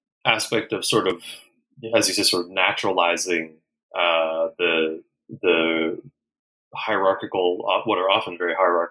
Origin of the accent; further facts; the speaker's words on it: United States; because of course, look, I'm, you know, I'm American.